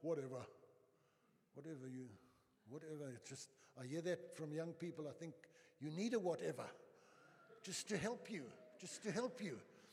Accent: Eastern Cape, South Africa; I was an average cricketer. I come from the Eastern Province.

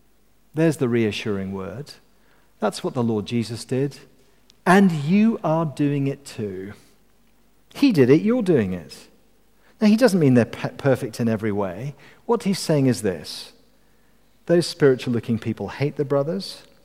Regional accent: Scotland, United Kingdom; No, you can tell that I'm Scottish when I'm watching rugby. Because when Scotland lose, which is fairly often, I am happy to lose with them.

